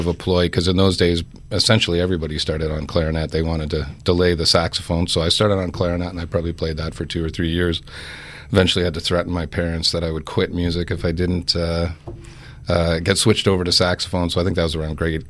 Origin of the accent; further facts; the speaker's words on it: Burlington, Ontario, Canada; actually I grew up in Burlington, so I contacted